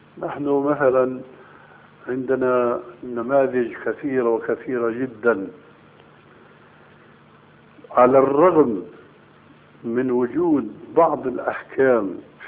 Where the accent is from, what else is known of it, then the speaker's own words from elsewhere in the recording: Damascus, Damascus Governorate, Syria; هناك عندنا في دمشق